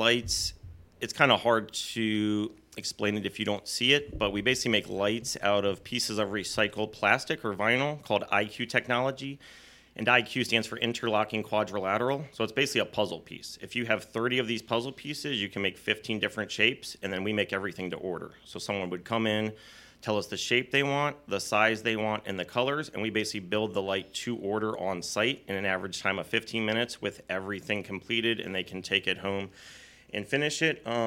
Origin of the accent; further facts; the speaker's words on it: Washington, District of Columbia, United States; now in Milton, United States; We live in Milton. I'm originally from D.C.